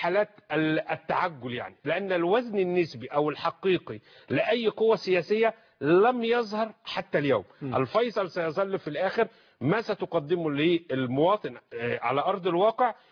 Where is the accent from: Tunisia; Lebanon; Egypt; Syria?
Egypt